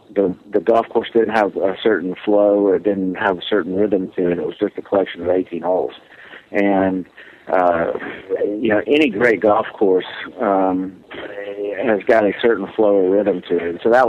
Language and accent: English; Georgia, United States; But I grew up in South Georgia, and anytime I didn't say Mr. or Mrs., I got my ear clipped pretty hard by my dad.